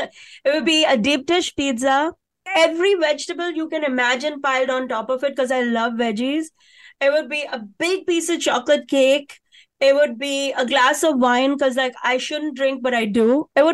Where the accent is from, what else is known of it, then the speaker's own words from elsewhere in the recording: Mumbai, Maharashtra, India; The chai I grew up drinking in India, in Bombay